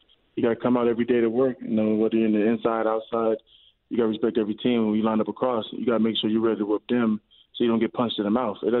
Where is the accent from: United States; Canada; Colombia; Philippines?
United States; Miami, Florida; But no, I was growing up in Miami. I wasn't a Dolphins fan. I was a Pittsburgh fan.